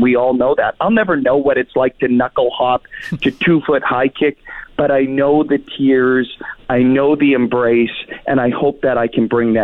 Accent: Saskatoon, Saskatchewan, Canada; now in Toronto, Canada; I grew up in Saskatoon, so I'm prairie tough, or at least I'm trying to pretend that I am.

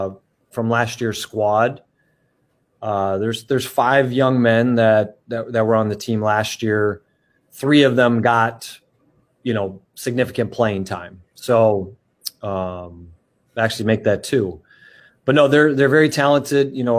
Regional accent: Wisconsin, United States; especially coming back to my home state of Wisconsin.

